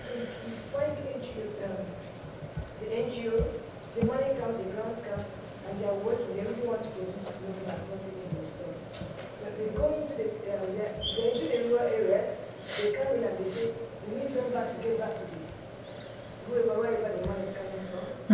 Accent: Nigeria; I'm from Nigeria.

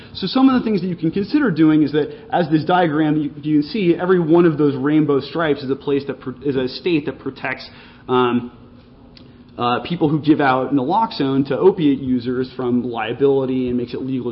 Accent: San Francisco, California, United States; Additionally, I'm from San Francisco originally.

